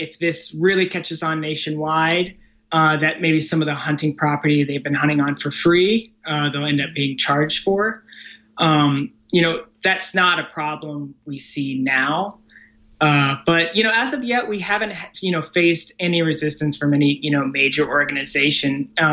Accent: Richmond, Virginia, United States; now in Texas, United States; So I moved to Texas 3 years ago. I grew up in Richmond, Virginia. I grew up hunting and fishing.

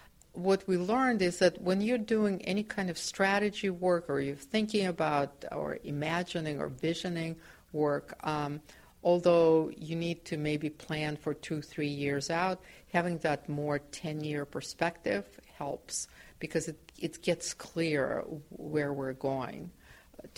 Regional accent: Ukraine; I think to me the century looked really hopeful in many ways because, you know, I grew up, my family survived World War II

